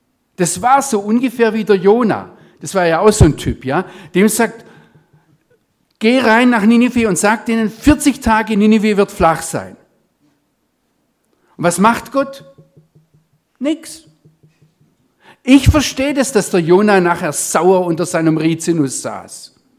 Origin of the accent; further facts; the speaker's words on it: Baden-Württemberg, Germany; accent: Swabian; ich schwätze kein Schweizerdeutsch, aber ich freue mich, wenn ich das Gefühl habe, ich darf ins Schwäbische überschnappen und man versteht mich trotzdem.